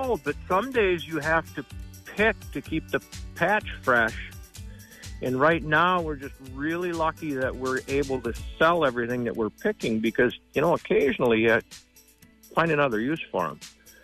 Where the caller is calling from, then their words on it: Menominee, United States; from Menominee.